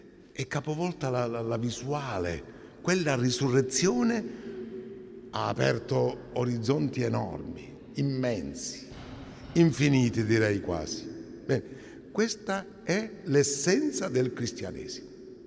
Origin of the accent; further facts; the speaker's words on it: Catania, Sicily, Italy; Io vengo da Catania.